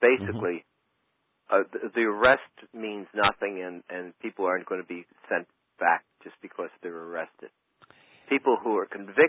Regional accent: New York, United States; We can be, and we are extremely proud as Irish Americans, New Yorkers, of our our consulate and our embassy

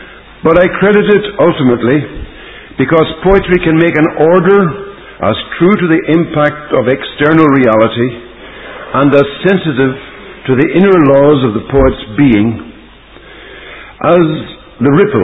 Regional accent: Northern Ireland, United Kingdom; moved away; this was certainly corroborated by the experience of having been born and brought up in Northern Ireland and having lived with that place, though not in it, for the last quarter of a century.

